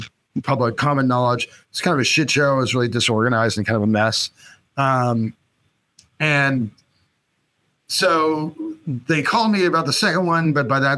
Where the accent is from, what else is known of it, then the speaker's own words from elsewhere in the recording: California, United States; the main thing I always knew about … growing up in the Bay Area